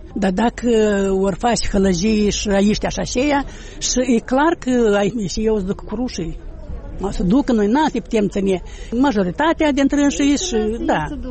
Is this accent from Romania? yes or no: no; Moldova; Suntem moldoveni și români din talpa asta